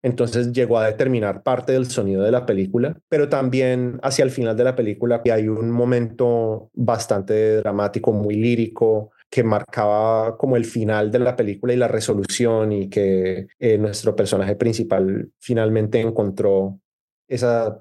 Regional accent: Colombia; now in Canada; Yo soy un inmigrante colombiano en Canadá.

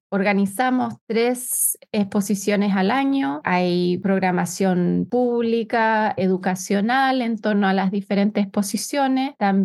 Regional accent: Chile; now in Canada; Yo soy chilena. Mis padres son exiliados políticos que llegaron a este país en enero del 74.

